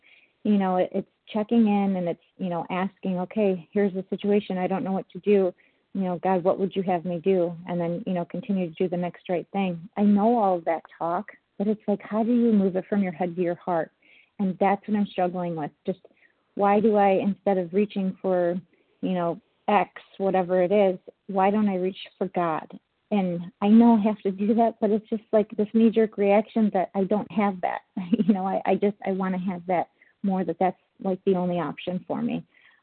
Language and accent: English; Chicago, Illinois, United States; I'm from Chicago